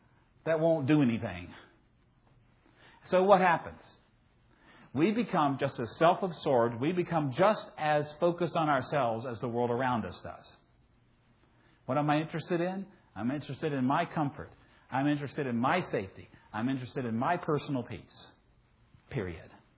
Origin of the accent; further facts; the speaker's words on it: Southern United States, United States; I'm a Southerner, so I can say that, okay?